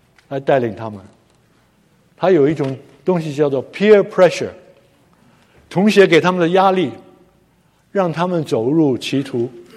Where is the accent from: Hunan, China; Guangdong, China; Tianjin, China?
Tianjin, China; 我小的时候住在中国北方，在天津长大